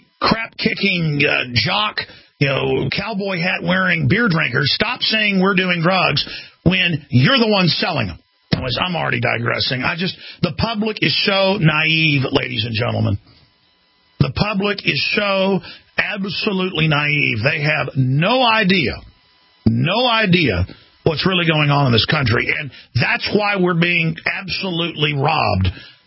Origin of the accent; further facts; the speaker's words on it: Rockwall, Texas, United States; I mean, I was exposing police stealing drugs where I grew up in Rockwall, Texas